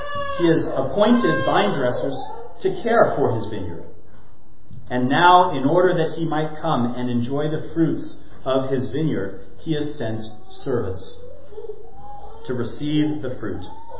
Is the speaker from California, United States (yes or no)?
yes; California, United States; I remember that kiwi vine from the backyard of my house growing up in California.